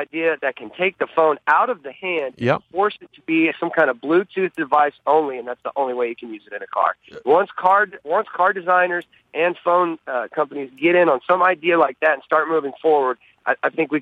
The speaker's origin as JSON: {"language": "English", "town": "Austin", "region": "Texas", "country": "United States", "said": "But back to one of your callers from Austin, I'm from Austin, another great idea."}